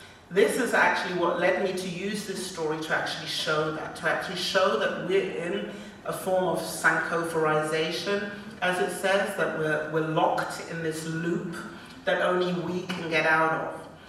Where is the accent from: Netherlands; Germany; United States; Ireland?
Germany; English is a second language; now in United Kingdom; doing this doctor title in Germany, growing up in Germany, doing my schooling in Germany, doing my PhD in Germany